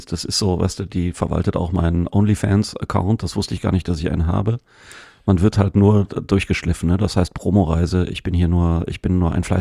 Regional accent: Cologne, North Rhine-Westphalia, Germany; ich bin ja Kölner

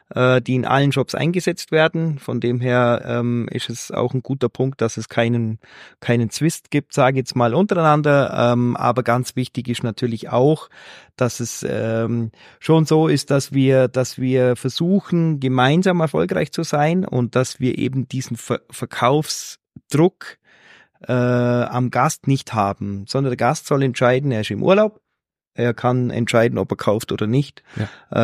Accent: Vorarlberg, Austria; now in Jungholz, Austria; bin ich aus der Region, bin nur 20 Kilometer von hier entfernt im kleinen Walsertal.

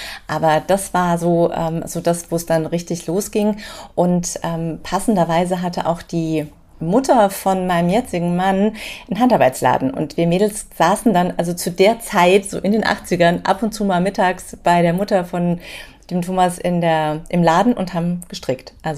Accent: Hesse, Germany; Also ich komme so aus der Nähe von Frankfurt. Wir sind vor ein paar Jahren umgezogen, so ein bisschen näher in die Wetterau. Aber ich bin eigentlich schon immer hier in der Gegend unterwegs. Also gebürtige Hessin sozusagen.

